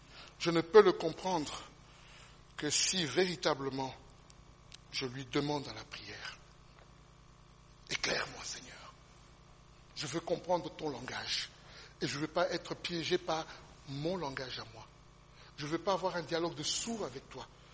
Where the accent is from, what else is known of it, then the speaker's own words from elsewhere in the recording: Belgium; J'aurais beau lui dire que j'habite en Belgique, que je suis belge